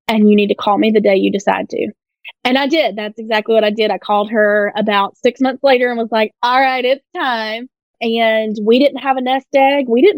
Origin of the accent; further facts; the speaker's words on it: Anderson, South Carolina, United States; I grew up in Anderson, so one county south. Love it. I loved Anderson growing up. Stayed there for college, shockingly.